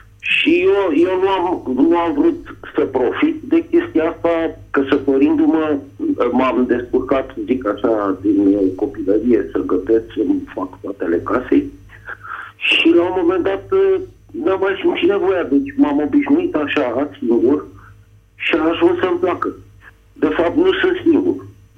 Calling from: Bucharest, Romania; din București și vreau să vă spun, cum spunea distinsul domn pastor, că am ajuns deja la vârsta de 51 de ani.

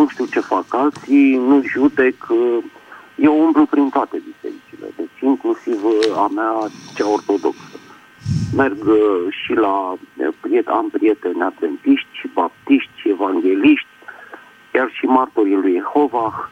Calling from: Bucharest, Romania; din București

